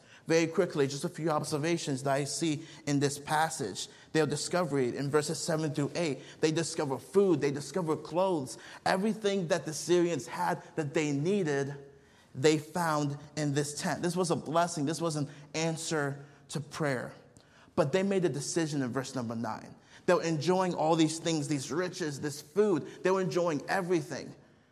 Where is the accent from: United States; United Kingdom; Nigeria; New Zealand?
Nigeria; I grew up on the mission field. I grew up in Nigeria. I spent 13 years there.